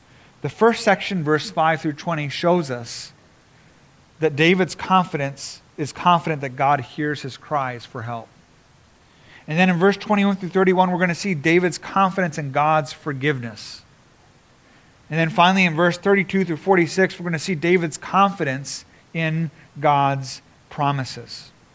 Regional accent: Japan; growing up in Japan, we had many temples around us.

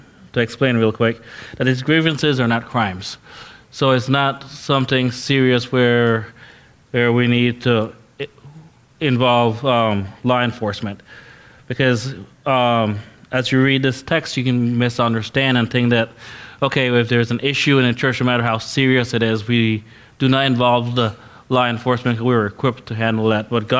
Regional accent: Belize; also born or lived in Honduras; growing up in Belize, and even when I was in Honduras

